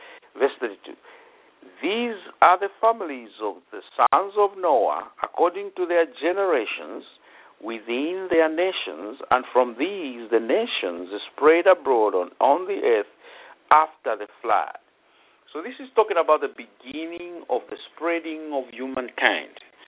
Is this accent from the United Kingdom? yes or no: no; Zambia; accent: British; now in United States; You see, like me here in the United States, when I speak, people they always ask me, where are you from? And I say, well, from Zambia, Africa.